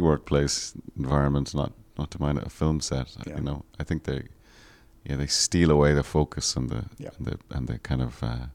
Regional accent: Ireland; growing up in Ireland didn't have those.

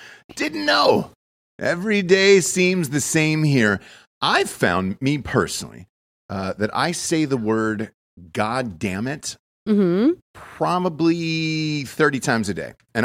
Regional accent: Georgia, United States; now in Austin, United States; Because I grew up in Georgia most of my life.

